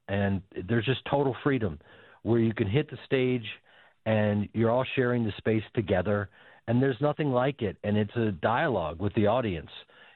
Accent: Chicago, Illinois, United States; I grew up in Chicago on the stages there doing improv.

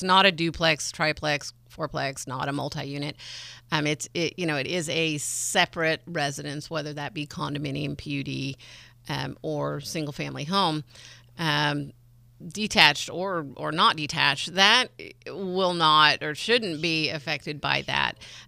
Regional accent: California, United States; now in Sonoma County, United States; I grew up in Marin County, then moved to Sonoma County and raised my four children.

